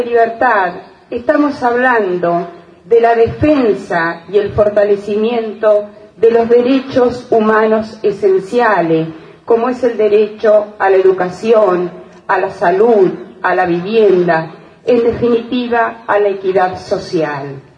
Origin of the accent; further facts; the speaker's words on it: Argentina; significa mirarnos y reconocernos como argentinos